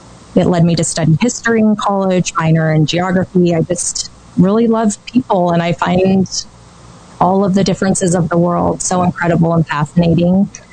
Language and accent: English; Powell, Wyoming, United States; And when I was growing up in Powell, which is this very small town in the northwest part of the state